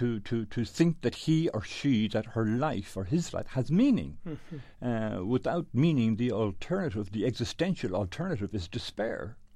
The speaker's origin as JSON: {"language": "English", "country": "Ireland", "tie": "born there", "said": "I was born in Ireland, into which at that time was the most Catholic conservative country in the world, in a family that was certainly the most Catholic conservative family, I would almost say, in the entire country."}